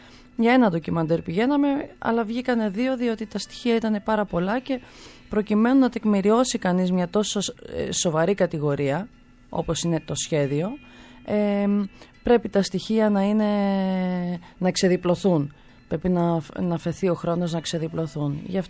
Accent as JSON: {"language": "Greek", "region": "Central Greece", "country": "Greece", "said": "Εγώ κατάγομαι από τη Βόρεια Εύβοια, από τη λίμνη Εύβοιας"}